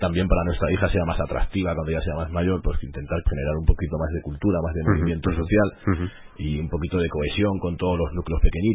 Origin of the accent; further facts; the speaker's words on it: Segovia, Castile and León, Spain; also born or lived in New York / Mexico / Barcelona / Madrid; nos hemos pasado los últimos 30 años viviendo en ciudades grandes. Y yo soy de pueblo, de pequeñito, soy de Segovia, pero he vivido en Nueva York, en México, en Barcelona, en Madrid.